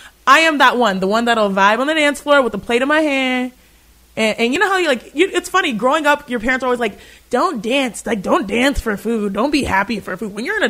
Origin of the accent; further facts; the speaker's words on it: New York, United States; I grew up in New York, went to college in Buffalo.